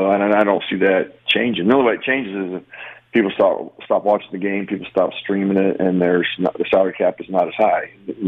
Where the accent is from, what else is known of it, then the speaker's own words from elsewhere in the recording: the West, United States; I'm from the West. I play in the Big Sky.